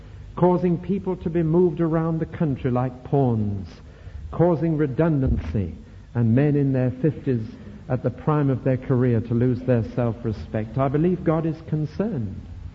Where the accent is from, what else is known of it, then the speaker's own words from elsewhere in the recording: North East England, United Kingdom; from my home country, Northumberland